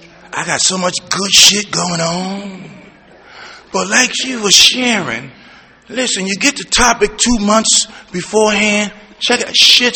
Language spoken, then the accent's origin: English; Brooklyn, New York, United States; I'm from the Brownsville section of Brooklyn. I was brought up on like welfare cheese, Spam, peanut butter, getting online in 1966 with the shopping cart.